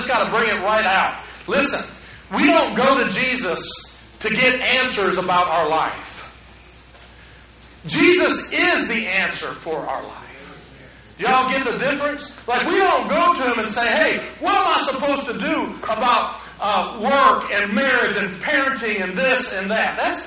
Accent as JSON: {"language": "English", "region": "Michigan", "country": "United States", "said": "and y'all, I'm from Michigan, so don't get mad about the game I was"}